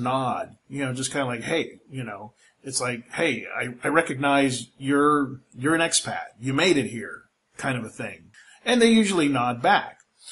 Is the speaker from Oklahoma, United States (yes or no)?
no; California, United States; now in Philippines; hey, you know, Enrique, I'm from California.